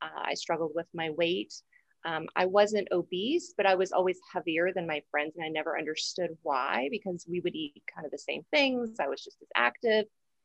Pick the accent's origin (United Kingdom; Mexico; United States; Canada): United States; Atlanta, Georgia; But I am from Atlanta, Georgia in the US